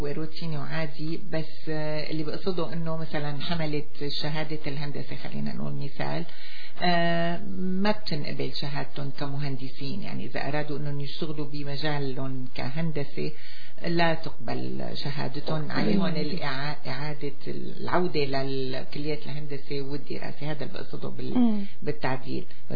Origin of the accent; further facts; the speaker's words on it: Syria; moved away; لما فكرت أنه أنا بدي انتقل من سوريا لهون